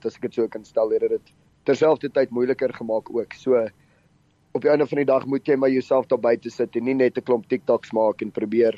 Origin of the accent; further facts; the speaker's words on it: Pretoria, Gauteng, South Africa; Ek kom van Pretoria Oos af.